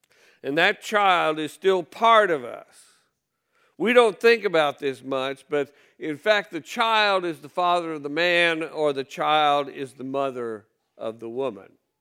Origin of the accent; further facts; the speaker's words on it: Decatur, United States; I grew up here in Decatur, but I moved away for 30 years. I came back because I missed the smell.